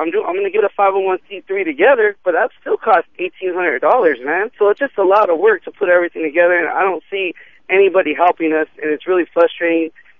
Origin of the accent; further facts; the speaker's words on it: Pomona, California, United States; I'm from Pomona. We've had a rash of violence here.